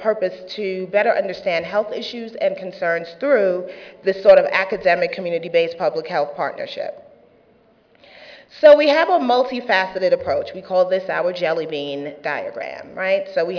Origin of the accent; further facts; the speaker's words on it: New York, United States; I do have to warn you, because I'm from New York, I have a tendency to talk a little fast.